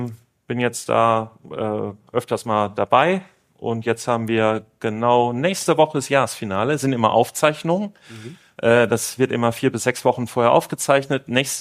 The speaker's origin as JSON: {"language": "German", "town": "Essen", "region": "North Rhine-Westphalia", "country": "Germany", "said": "in dem kleinen Ort, wo ich herkomme, Essen-Harzopf, so heißt das tatsächlich, der Vorort von Essen, Essen-Harzopf, da ist die Familie alt eingesessen, bis ins 16. Jahrhundert zurück"}